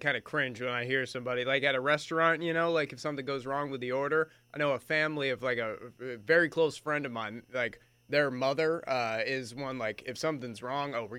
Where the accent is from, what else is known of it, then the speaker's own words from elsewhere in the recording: Charleston, South Carolina, United States; also born or lived in South Florida; it's very hot in Charleston. I've grown up here a majority of my life. I was born in South Florida, so I've never been able to escape the heat.